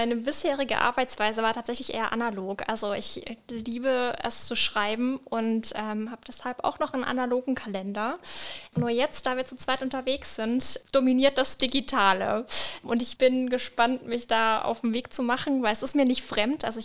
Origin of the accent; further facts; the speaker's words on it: Bavaria, Germany; weil ich komme ursprünglich aus Franken